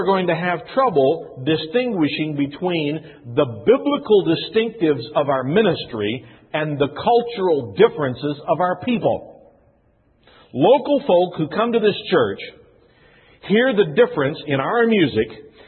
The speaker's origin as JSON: {"language": "English", "region": "Kentucky", "country": "United States", "tie": "born or raised there", "said": "but I went to the public schools where I grew up in Kentucky."}